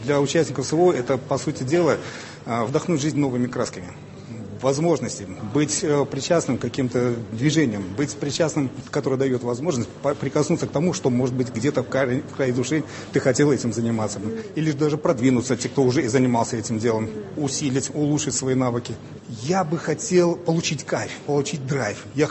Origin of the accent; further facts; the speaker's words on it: Mordovia, Russia; я из Мордовии, поварское дело.